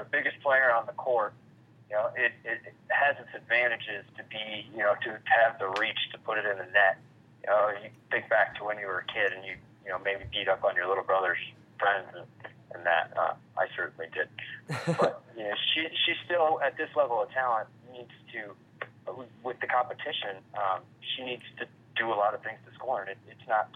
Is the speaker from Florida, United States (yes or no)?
no; Phoenix, Arizona, United States; I am from Phoenix and grew up a Suns fan, and I am inclined to root for teams from there.